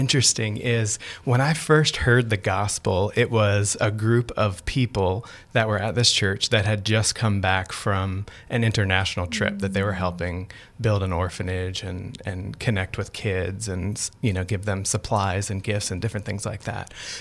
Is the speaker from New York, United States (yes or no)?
no; Maryland, United States; also born or lived in Baltimore; So I'm an East Coaster. Born and raised in Maryland. Actually was born in Baltimore City.